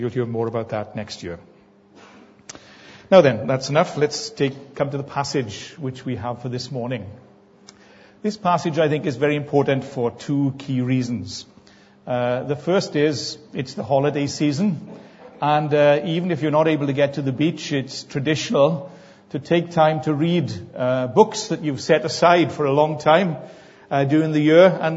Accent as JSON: {"language": "English", "town": "Merthyr Tydfil", "region": "Wales", "country": "United Kingdom", "tie": "born or raised there", "said": "growing up in Merthyr, we're used to shouting there, of course."}